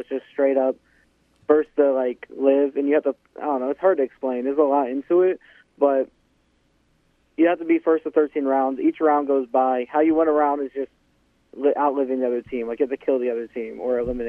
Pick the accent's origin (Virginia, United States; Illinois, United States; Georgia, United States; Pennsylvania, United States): Virginia, United States; Virginia Beach; Virginia Beach.